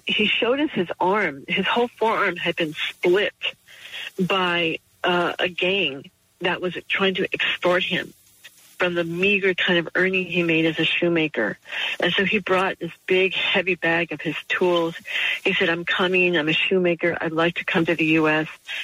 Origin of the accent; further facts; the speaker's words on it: California, United States; Of course, I'm from the Bay Area.